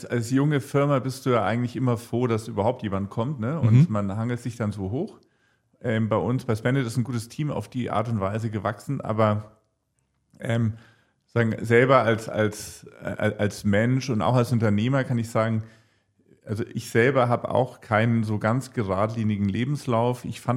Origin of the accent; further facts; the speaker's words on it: Munich, Bavaria, Germany; also born or lived in London; ich bin Münchner, bin in München in Schwabing geboren, hier aufgewachsen, habe BWL studiert, habe ein paar Jahre im Banking in London verbracht und bin 2008 zurückgekommen